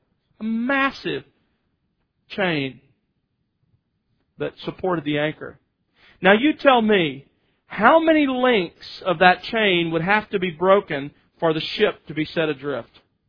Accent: Mobile, Alabama, United States; When I was growing up in Mobile, we would often go over on Mobile Bay to where sits the USS Alabama.

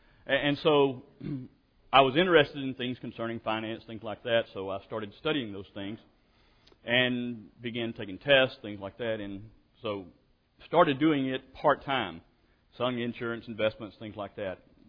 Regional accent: Louisiana, United States; I was born in Louisiana, though, and grew up there and got out of high school and decided I didn't want to live in a little small town that we had grown up in and wanted to get out.

